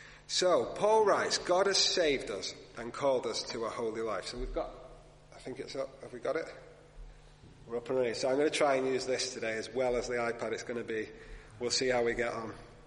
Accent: Heywood, North West England, United Kingdom; I'm actually from Greater Manchester, a little town called Heywood, which John knows about, but not many other people outside of Heywood know about.

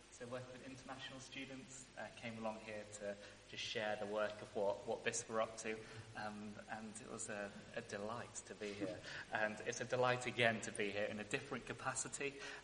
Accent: United Kingdom; I'm very British.

